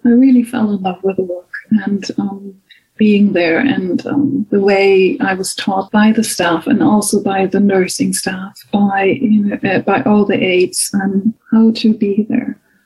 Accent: Germany; So I started, I grew up in Germany.

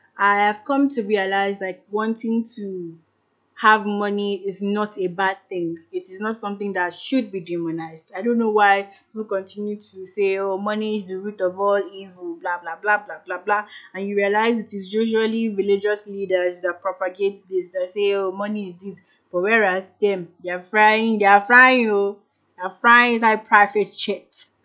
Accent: Nigeria; Yes, as a Nigerian, this is something every one of us can relate

